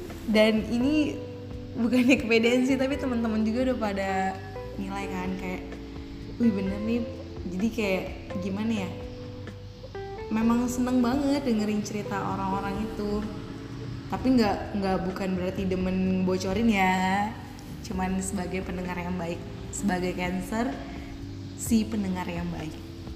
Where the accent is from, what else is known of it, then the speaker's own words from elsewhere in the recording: Lampung, Indonesia; born there; Sebelumnya saya lahir di Lampung.